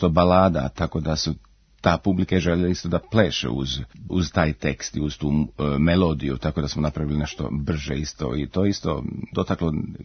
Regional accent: Srbac, Republika Srpska, Bosnia & Herzegovina; born there; u Jugoslaviji, gde je moj rodni kraj, malo mesto koje se zove Srbac, i to selo jedno pored Srpca koje se zove Bajinci, gde je moja baka i moj deka, gde su oni živjeli

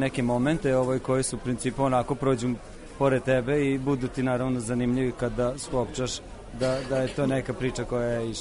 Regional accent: Novi Sad, Vojvodina, Serbia; Ja sam inače Novosađan

